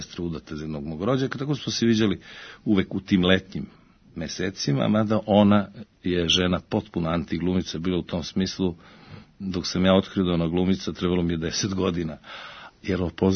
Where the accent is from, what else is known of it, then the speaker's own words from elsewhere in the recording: Omišelj, Primorje-Gorski Kotar County, Croatia; also born or lived in Zagreb; now in Belgrade, Serbia; to je specijalno Omišelj na Krku, dakle moja majka, gde sam išao i u osnovnu školu